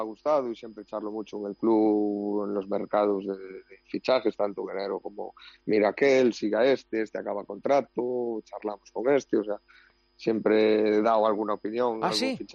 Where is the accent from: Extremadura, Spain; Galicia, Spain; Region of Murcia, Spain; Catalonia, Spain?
Galicia, Spain; Moaña; En Moaña, sí, sí, en mi pueblo, en Moaña, sí.